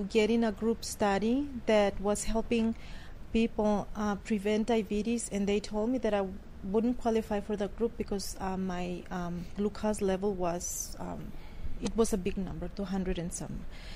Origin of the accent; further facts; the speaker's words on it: Mexico; I am from Mexico.